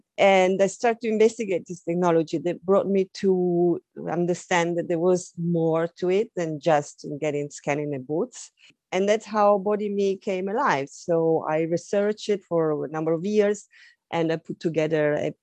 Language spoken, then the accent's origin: English; Milan, Lombardy, Italy; moved away as an adult; now in London, United Kingdom; I'm originally Italian. I'm from Milan, the fashion capital, as they call it. I grew up in a very design-rich environment